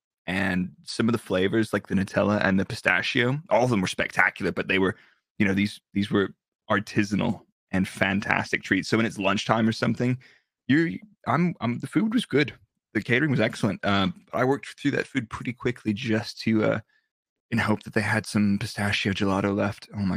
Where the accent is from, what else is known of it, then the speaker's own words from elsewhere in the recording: United States; Dan did the teas, and I'm American. I'll mess up tea anyway.